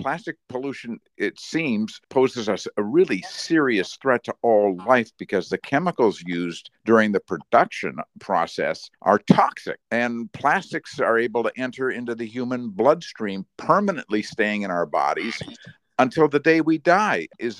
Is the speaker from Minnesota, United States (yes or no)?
yes; Minnesota, United States; I was born and raised in Minnesota, and they have a terrible situation going on because it's an agricultural state